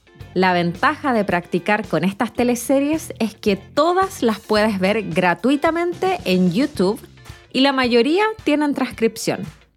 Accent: Chile; soy chilena

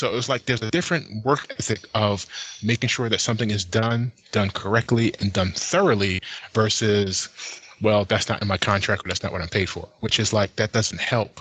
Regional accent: New Jersey, United States; And I attribute a lot of that to me growing up in Jersey.

